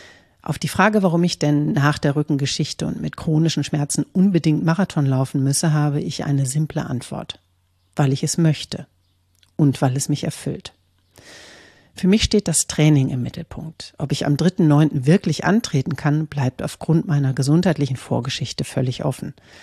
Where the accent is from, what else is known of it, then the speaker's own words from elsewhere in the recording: Münster, North Rhine-Westphalia, Germany; gehe ich am 3. September in meine Heimatstadt Münster auf die 42,195 Kilometer lange Strecke